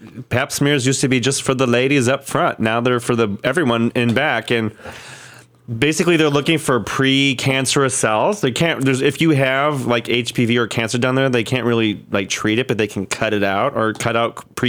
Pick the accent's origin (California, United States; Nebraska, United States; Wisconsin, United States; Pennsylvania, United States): Wisconsin, United States; Milwaukee; I don't like sauerkraut. I'm from Milwaukee, and I just don't like it.